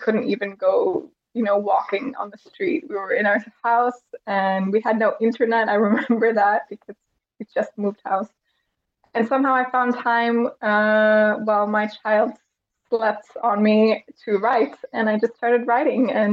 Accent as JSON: {"language": "English", "region": "Midwest", "country": "United States", "moved": "yes", "lives_now": "Europe", "said": "So I am originally from the Midwest, and I live in Europe."}